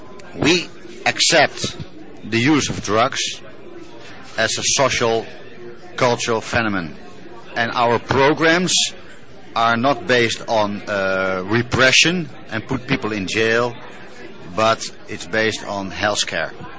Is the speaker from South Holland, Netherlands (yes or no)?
no; Amsterdam, North Holland, Netherlands; English is a second language; from Amsterdam, Holland